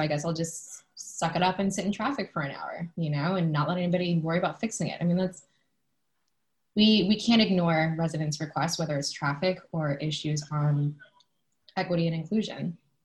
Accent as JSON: {"language": "English", "town": "Germantown", "country": "United States", "said": "people will still ask me where I'm from all day long. People will still say, but where are you really from? And I'm like, I'm from Germantown."}